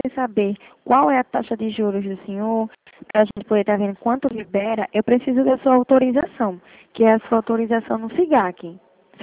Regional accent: Recife, Pernambuco, Brazil; a gente é daqui de Recife

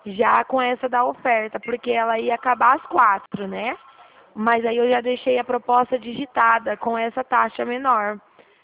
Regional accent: São Paulo, Brazil; eu sou perto de Presidente Prudente.

